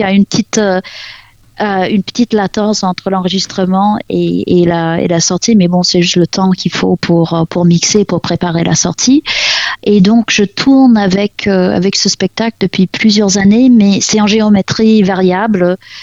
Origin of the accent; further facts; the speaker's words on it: Canada; now in France; j'ai un ami qui me rend visite du Canada en ce moment, de mon pays natal, avec un musicien avec qui j'ai grandi.